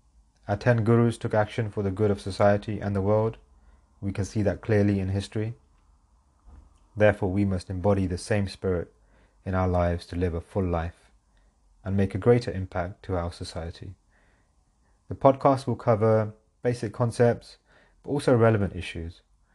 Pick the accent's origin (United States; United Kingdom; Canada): United Kingdom; born there; So I am a British-born Sikh, born into a Punjabi Sikh family.